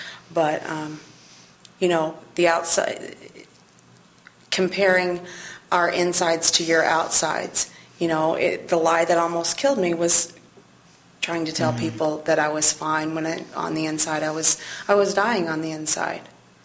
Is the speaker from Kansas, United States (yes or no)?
no; Evansville, Indiana, United States; I was born and raised in Evansville, and you know, lived I had a good childhood, really.